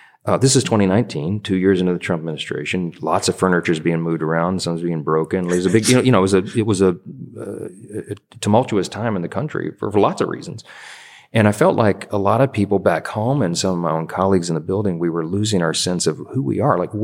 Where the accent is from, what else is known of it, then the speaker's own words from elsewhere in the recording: Louisiana, United States; I said, y'all forgive me, I'm from Louisiana.